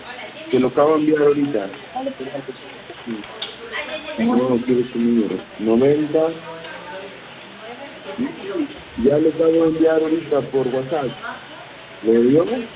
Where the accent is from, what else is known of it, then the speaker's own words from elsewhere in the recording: Piura, Peru; yo soy de Piura, señorita. Yo allá en Piura tenemos fibra óptica